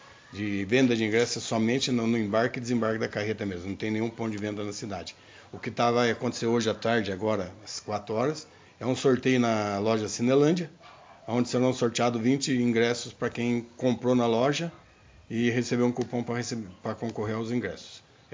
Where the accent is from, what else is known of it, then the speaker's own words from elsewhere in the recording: Santo Antônio da Platina, Paraná, Brazil; Não é só na minha terra natal, que é Santo Antônio da Platina, né?